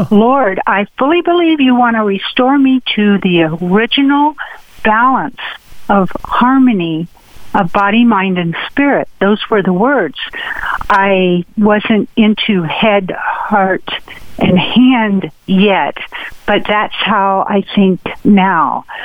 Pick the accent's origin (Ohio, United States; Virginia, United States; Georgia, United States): Ohio, United States; And I keep remembering Martha Hartzler from my church growing up in Ohio, Oak Grove Mennonite Church.